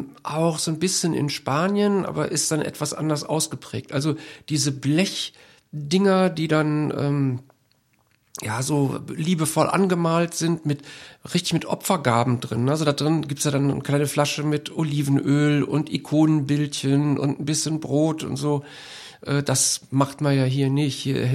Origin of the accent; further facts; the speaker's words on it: Oberwinter, Rhineland-Palatinate, Germany; Ich komme aus Köln beziehungsweise aus Oberwinter. Ich arbeite in Köln.